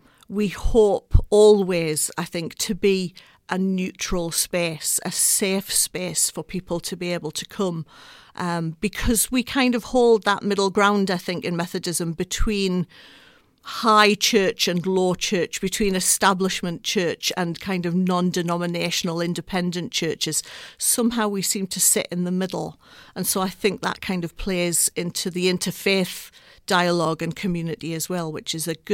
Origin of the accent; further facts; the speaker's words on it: North East England, United Kingdom; also born or lived in Scotland / County Durham; now in Lincoln, United Kingdom; But originally, I'm from Northumberland. So I was born and raised in Northumberland. I went to university and served the church first in Scotland. Then we moved back down to County Durham. And now we've moved to Lincoln.